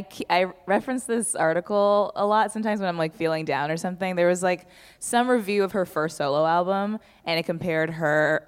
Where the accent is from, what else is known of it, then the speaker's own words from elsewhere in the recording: Indianapolis, Indiana, United States; I'm from Indianapolis, Indiana, and we would...